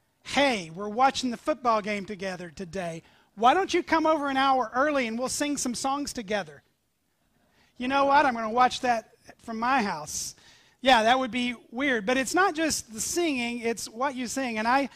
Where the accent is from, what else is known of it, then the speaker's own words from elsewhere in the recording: Tennessee, United States; I was from East Tennessee. I didn't know anybody who had ever had a king before.